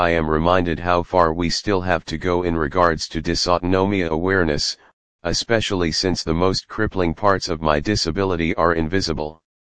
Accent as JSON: {"language": "English", "region": "Massachusetts", "country": "United States", "lives_now": "Chicago, United States", "said": "I am a Chicago-based actor, singer, dancer, and writer. I am originally from Massachusetts"}